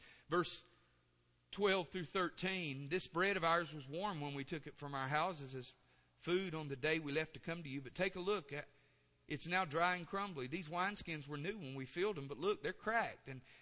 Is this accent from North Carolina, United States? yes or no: yes; Maxton, North Carolina, United States; But if you want to know where I'm from, where I was raised in Maxton, actually out between Maxton and Laurinburg.